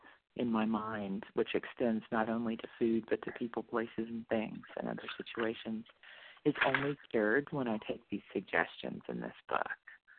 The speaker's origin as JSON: {"language": "English", "region": "New York", "country": "United States", "said": "Hi, good morning. … I'm from New York."}